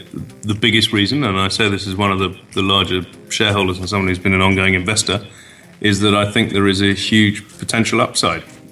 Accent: England, United Kingdom; born there; I was born in England, and my father is a Welshman

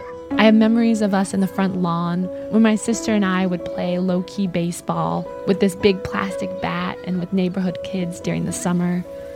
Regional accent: Columbus, Ohio, United States; I'm in the car with my mom visiting my hometown, Columbus, Ohio, and I decide to address the elephant in the room.

